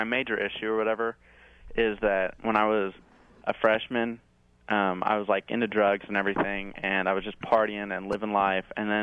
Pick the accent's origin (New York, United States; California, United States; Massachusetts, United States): California, United States; Van Nuys; born there; Well, I was born in Van Nuys.